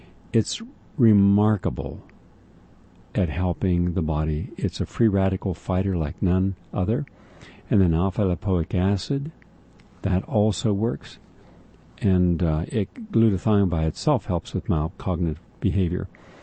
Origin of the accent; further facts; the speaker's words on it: Alabama, United States; moved away; I grew up in Alabama, in the countryside, in a house surrounded by several sprawling acres of trees and farmland and open space. Even though I now live hundreds of miles away